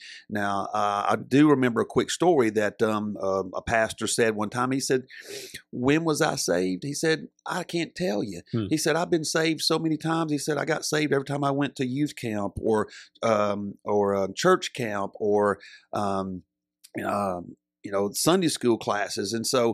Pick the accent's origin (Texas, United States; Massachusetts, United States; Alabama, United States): Alabama, United States; Moulton; born there; the small town where I was born in Moulton, which is in Lawrence County.